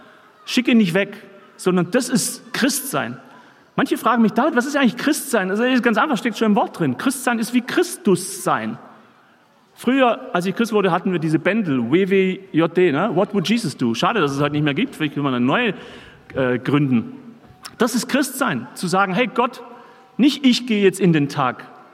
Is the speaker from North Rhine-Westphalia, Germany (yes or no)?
no; Baden-Württemberg, Germany; ich bin Schwabe und wir Schwaben, wir händ's ja nicht so mit Geld gäbe und so.